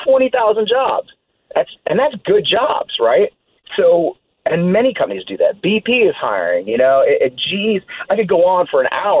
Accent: Kirkwood, Missouri, United States; I'm from Kirkwood, Missouri, right? If my home rep is Kirkwood, Missouri, I want to go back to Kirkwood, Missouri.

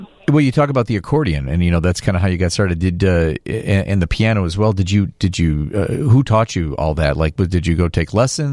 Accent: Schiller Park, Illinois, United States; born there; I was born in 1967 in Schiller Park.

